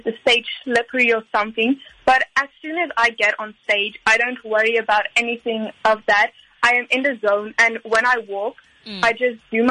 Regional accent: Free State, South Africa; I am an 18-year-old quadruple threat and I am from Valcom in the Free State.

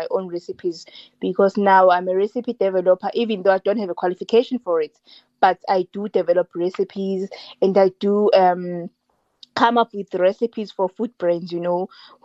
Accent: Mbangeni, Mpumalanga, South Africa; but for now, I was only operating around Mbangeni, which is my hometown. But however, beginning of May, I'll be located in Durban.

